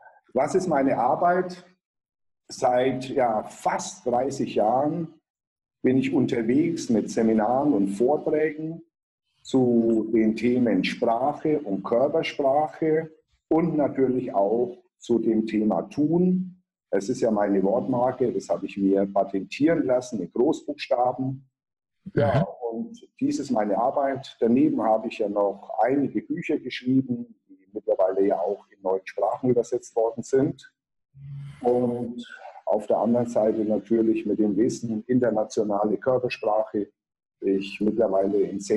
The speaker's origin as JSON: {"language": "German", "town": "Ansbach", "region": "Bavaria", "country": "Germany", "said": "Ich stamme ursprünglich aus Ansbach. Ansbach liegt zwischen Nürnberg und Würzburg."}